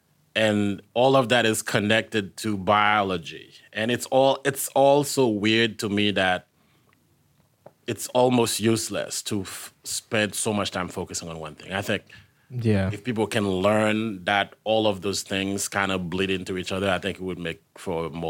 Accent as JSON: {"language": "English", "country": "Haiti", "tie": "born or raised there", "moved": "yes", "lives_now": "New York City, United States", "said": "I was born and raised in Haiti, and now I live in New York City, where I started doing stand-up, and I've been living there since 2012."}